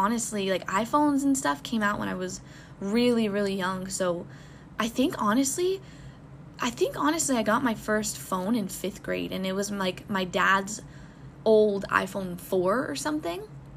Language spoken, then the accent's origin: English; Florida, United States; because I grew up in Florida and we have the sun all year round, basically.